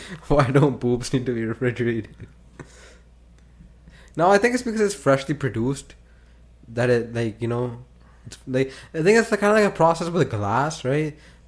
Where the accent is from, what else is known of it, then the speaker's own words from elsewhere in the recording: Toronto, Ontario, Canada; But is Vladdy because we're from Toronto?